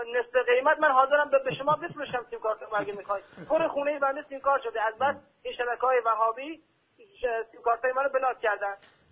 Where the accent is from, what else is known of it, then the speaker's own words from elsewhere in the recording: Ahvaz, Khuzestan, Iran; از اهواز هستم